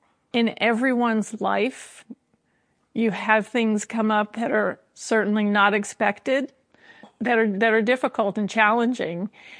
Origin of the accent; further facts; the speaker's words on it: the South, United States; I'm from the South and my mother's name is Trilby.